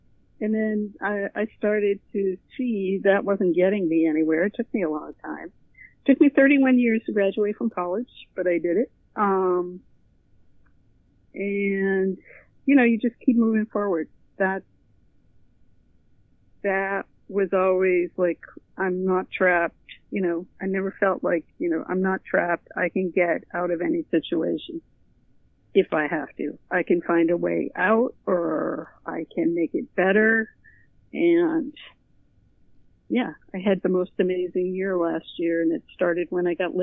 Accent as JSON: {"language": "English", "town": "Boston", "region": "Massachusetts", "country": "United States", "said": "I'm 60. I'm from the Boston area."}